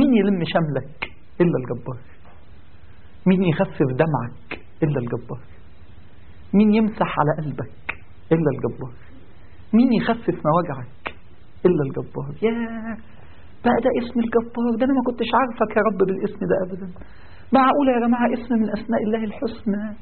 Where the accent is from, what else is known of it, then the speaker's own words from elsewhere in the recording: Egypt; يعني عندنا في مصر ناس اسمهم